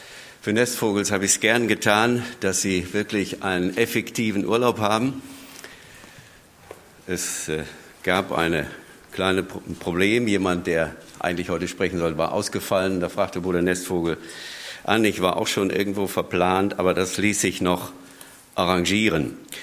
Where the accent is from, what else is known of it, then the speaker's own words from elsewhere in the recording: Falkensee, Brandenburg, Germany; ich bin am Stadtrand Berlins aufgewachsen. Das war im Westen von Berlin, aber schon wieder Osten, nicht? Also wer damals die Grenze kennt, der weiß das. Das größte Dorf Europas, Falkensee. Schönes Dörfchen mit 38.000 Einwohnern damals.